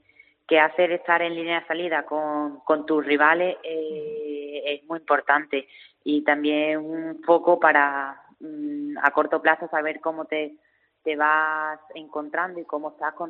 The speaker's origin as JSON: {"language": "Spanish", "town": "Mérida", "region": "Extremadura", "country": "Spain", "said": "desde ese homenaje que me hicieron en mi tierra"}